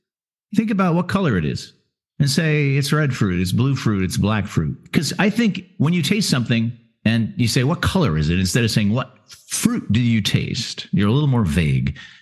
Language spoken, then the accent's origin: English; Pacific Northwest, United States; I grew up in the Pacific Northwest, and she grew up in Rio de Janeiro, Brazil. So I'm really good with foresty things.